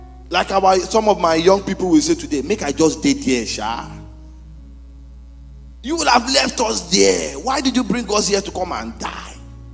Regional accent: Nigeria; I'm from Nigeria for those that don't know.

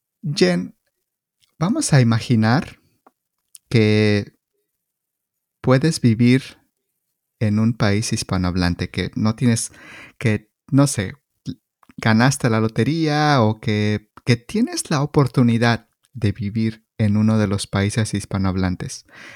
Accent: Mexico; con lo único que debo tener precaución como mexicano tropical es el clima

